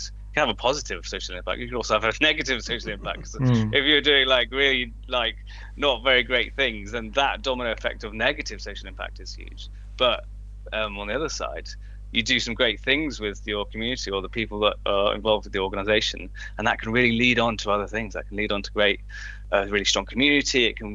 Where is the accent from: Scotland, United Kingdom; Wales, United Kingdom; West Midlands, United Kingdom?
Wales, United Kingdom; I grew up in Pembrokeshire